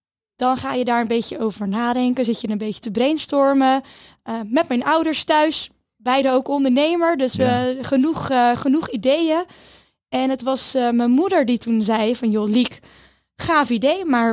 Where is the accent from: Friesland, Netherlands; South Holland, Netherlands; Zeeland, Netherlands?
South Holland, Netherlands; Hendrik-Ido-Ambacht; also born or lived in Zwijndrecht; now in Rotterdam, Netherlands; 27 jaar. Een Rotterdamse ondernemer. Maar officieel geboren in Zwijndrecht. Opgegroeid in Hendrik Ido Ambacht. Ik woon nu al 8 jaar in het centrum van Rotterdam.